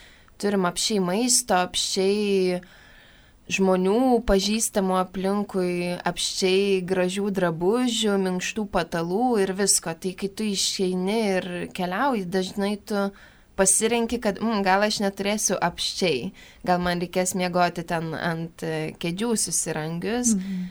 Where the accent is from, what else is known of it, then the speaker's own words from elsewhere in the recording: Vilnius, Vilnius County, Lithuania; now in Kaunas, Lithuania; Šiaip esu iš Vilniaus Kalvarijų parapijos.